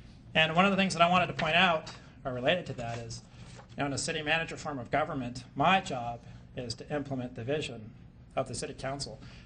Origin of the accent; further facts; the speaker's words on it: Seattle, Washington, United States; I came from Seattle, from King County, and I have to tell you, there's just really nothing like it.